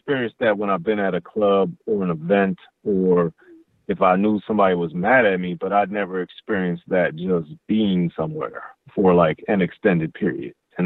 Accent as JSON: {"language": "English", "region": "Maryland", "country": "United States", "tie": "born or raised there", "lives_now": "Los Angeles, United States", "said": "I'm from Maryland. Okay. Born and raised in Maryland."}